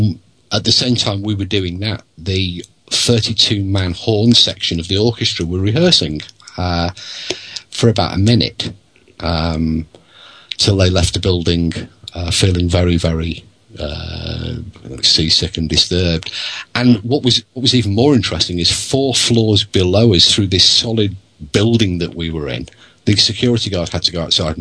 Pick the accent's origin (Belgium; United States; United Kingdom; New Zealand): United Kingdom; And of course, being British, we have nothing whatsoever to sell.